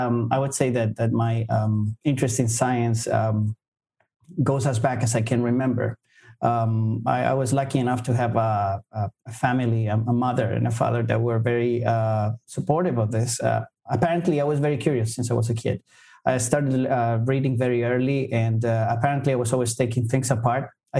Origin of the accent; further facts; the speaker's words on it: Santiago, Santiago Metropolitan Region, Chile; in Santiago, in Chile, which is my home country.